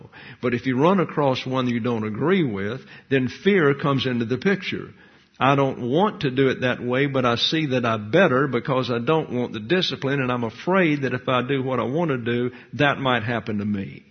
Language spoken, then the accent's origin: English; Deep South, United States; When I was raised in the South, and it was the Deep South, you were taught this.